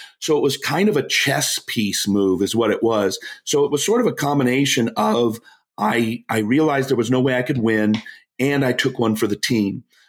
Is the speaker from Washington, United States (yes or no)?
yes; Snoqualmie, Washington, United States; now in Scottsdale, United States; I live in Scottsdale now, but I grew up 50 years in Seattle.